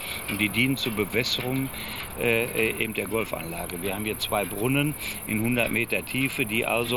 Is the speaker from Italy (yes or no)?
no; Herne, North Rhine-Westphalia, Germany; born there; Ja, ich bin geboren in Herne.